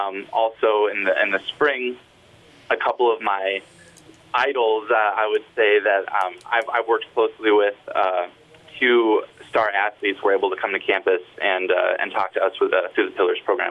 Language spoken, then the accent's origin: English; Brainerd, Minnesota, United States; I'm from Brainerd, Minnesota.